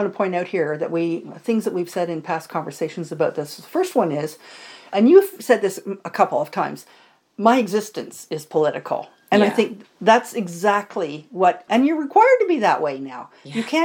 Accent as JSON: {"language": "English", "town": "Kingston", "region": "Ontario", "country": "Canada", "tie": "born or raised there", "said": "Now, I was raised in Kingston, Ontario, and when I was mid-20s, I think, this gay bar opened up."}